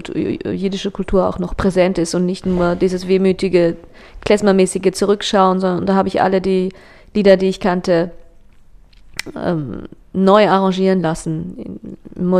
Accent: Heidelberg, Baden-Württemberg, Germany; moved away as an adult; now in Austria; Deutschland, in Heidelberg, ich komme aus Heidelberg

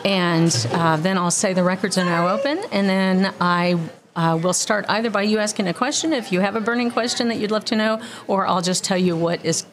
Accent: Florida, United States; I grew up in Central Florida, which used to be the home of many, many orange groves.

